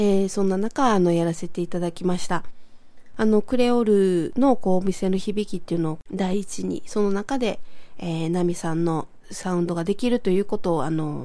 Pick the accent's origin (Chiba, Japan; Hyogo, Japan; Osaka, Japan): Hyogo, Japan; Kobe; 私のふるさとであります神戸に移動しまして